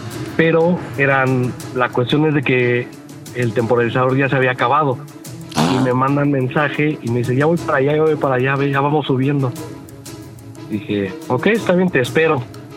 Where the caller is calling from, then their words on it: Mexico City, Mexico; De la poderosísima CDMX.